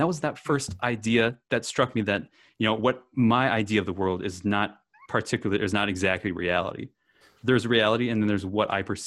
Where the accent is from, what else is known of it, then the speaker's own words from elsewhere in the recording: Wisconsin, United States; Because, you know, I grew up in Wisconsin. There's not a whole lot of that to do.